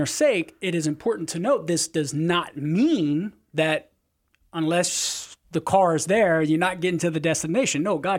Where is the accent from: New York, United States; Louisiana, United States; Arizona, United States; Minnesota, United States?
Louisiana, United States; Meh, do I sound like I come from Louisiana, Cher?